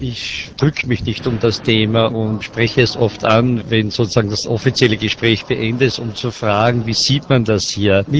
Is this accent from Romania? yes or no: no; Styria, Austria; habe zu osteuropäischen Städten näher gehabt als zu meiner Landeshauptstadt Graz als Beispiel. Es gibt bei uns im Süden von Österreich die Region Alpe Adria.